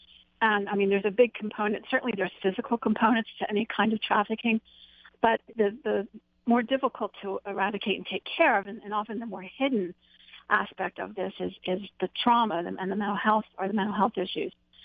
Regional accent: Philadelphia, Pennsylvania, United States; And actually, I'm from the Philadelphia area, and I'm a mental health nurse.

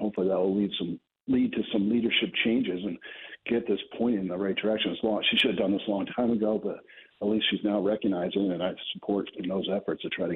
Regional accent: New York, United States; I'm from Central New York. I know rents in the Syracuse area have been skyrocketing.

